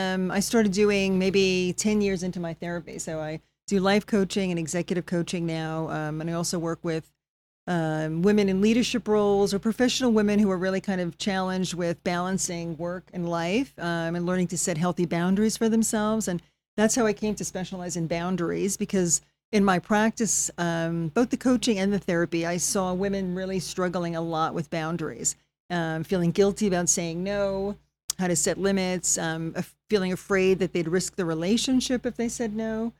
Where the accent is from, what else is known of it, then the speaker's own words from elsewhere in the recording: New York, United States; moved away as an adult; And I grew up in the New York area. I came here about 4.5 years ago